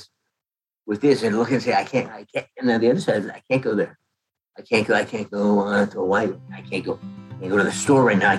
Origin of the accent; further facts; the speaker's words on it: Canada; Yeah, sometimes it got really cold. When I think of cold is going on camping trips. Like, we go on camping trips in November.